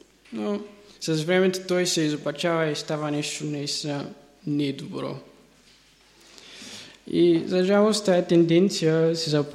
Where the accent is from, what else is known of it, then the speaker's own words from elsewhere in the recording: Ruse, Ruse Province, Bulgaria; от УИО, съм от Русе.